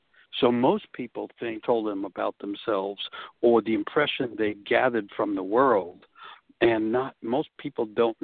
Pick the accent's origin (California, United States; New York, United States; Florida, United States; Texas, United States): New York, United States; New York City; I grew up in New York City. I was about 13 and a half years old.